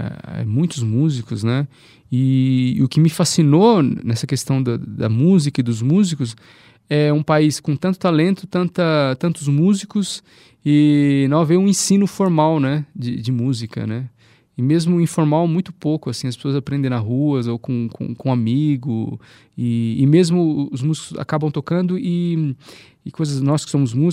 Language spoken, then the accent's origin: Portuguese; São Paulo, Brazil; now in Cape Verde; Temos o mar aqui em São Paulo, sou de São Paulo, mas eu não tenho uma ligação direta, nunca tive uma ligação direta com o mar, como eu tenho em Cabo Verde, né?